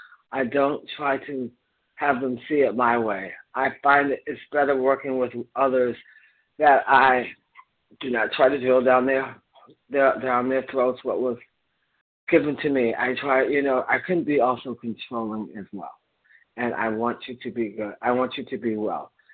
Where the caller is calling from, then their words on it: Massachusetts, United States; I'm calling in from Massachusetts, a compulsive overeater.